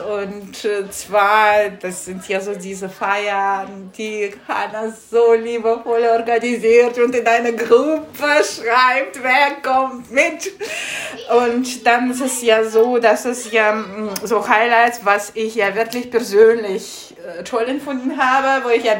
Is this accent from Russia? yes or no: yes; Moscow, Russia; German is a second language; now in Hanover, Germany; in Hannover und bin schon seit mehreren Jahren hier in Hannover tätig. Ursprünglich komme ich aus Moskau. Ich bin dort seit meinem fünften Lebensjahr mit Musik beschäftigt.